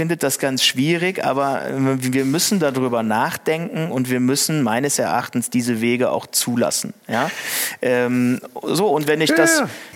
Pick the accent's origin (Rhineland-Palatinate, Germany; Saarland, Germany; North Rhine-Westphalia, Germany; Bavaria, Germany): North Rhine-Westphalia, Germany; Düsseldorf; ich komme aus Düsseldorf mit kleinen Tokio.